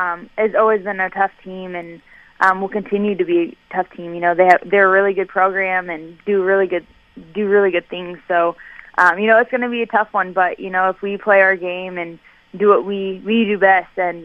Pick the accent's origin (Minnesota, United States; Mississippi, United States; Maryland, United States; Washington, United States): Washington, United States; Covington; I am originally from Covington, Washington